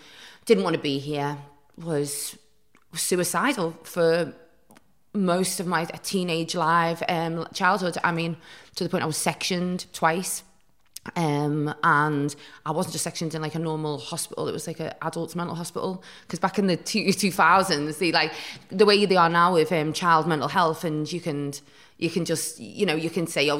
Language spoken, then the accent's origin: English; Newcastle, North East England, United Kingdom; also born or lived in Chester, United Kingdom; so we moved to Newcastle, where my grandma and grandpa were. We were always moving when I was a kid.